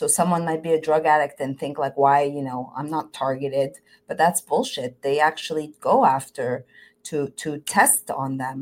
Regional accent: Canada; I come from Canada, so we have horseshoes up our asses.

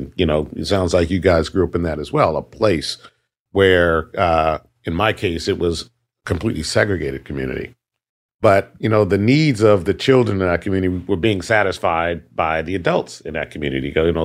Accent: Colorado, United States; they moved into Pueblo, Colorado. And then from there, so I'm fourth generation from Colorado.

